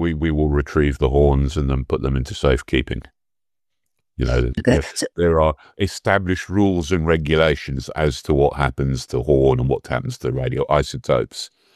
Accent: Kenya; Well, I'm an Africa boy. I was born in Kenya many years ago.

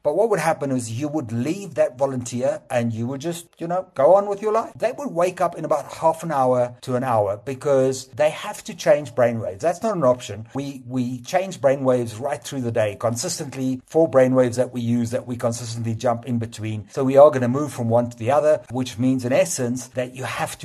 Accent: South Africa; I am actually Afrikaans, so many people think I'm English. I'm not. I'm Afrikaans.

